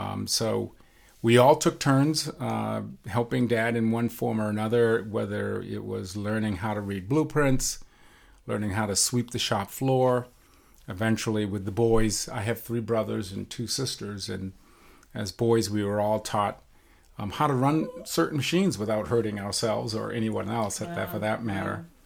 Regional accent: Duxbury, Massachusetts, United States; Certainly. I am from Duxbury. I am the oldest of six.

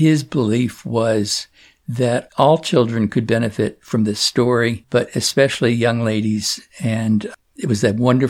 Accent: Virginia, United States; born there; now in Washington, D.C., United States; I was born in southeastern Virginia, went to university in Richmond, Virginia, lived most of my adult life in the Washington, D.C. area, within a block of the White House.

